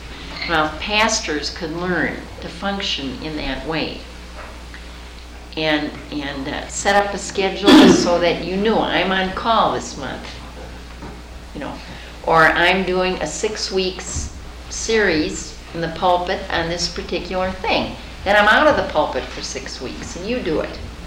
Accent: Michigan, United States; now in Wisconsin, United States; I'm in Wisconsin, I'm from Michigan, and we have a scale.

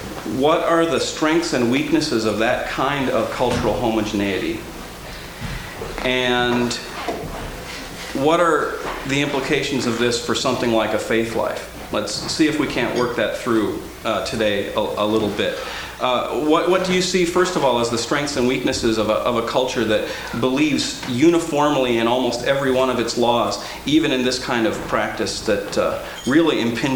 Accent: United States; I realized, my gosh, I'm really American. I went to Norway feeling as a Norwegian American that I was going kind of home

